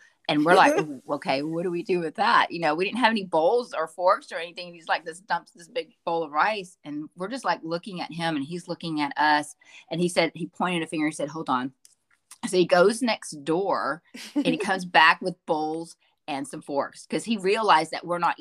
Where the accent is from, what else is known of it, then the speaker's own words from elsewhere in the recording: Texas, United States; we were like, okay, we're from Texas.